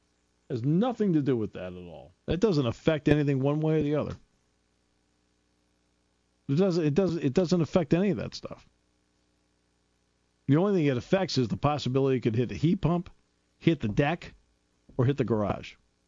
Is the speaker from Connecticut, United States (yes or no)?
yes; Enfield, Connecticut, United States; And I grew up in Enfield, Connecticut.